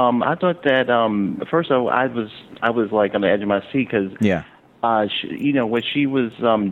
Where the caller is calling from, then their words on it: Brooklyn, New York, United States; I'm calling from Brooklyn.